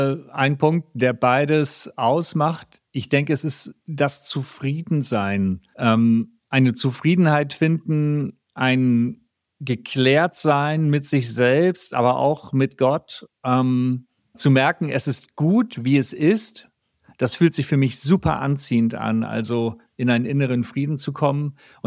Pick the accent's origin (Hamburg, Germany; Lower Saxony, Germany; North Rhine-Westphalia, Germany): Hamburg, Germany; aus Hamburg